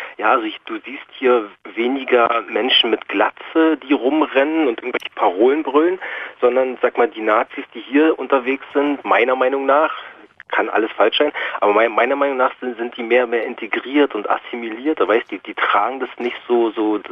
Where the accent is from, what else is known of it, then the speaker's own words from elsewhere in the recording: Prenzlau, Brandenburg, Germany; now in Baden-Württemberg, Germany; ich komme aus Prenzlau, das ist 100 Kilometer nordöstlich von Berlin, kurz vor Stettin, und lebe jetzt quasi seit 5 Jahren in Baden-Württemberg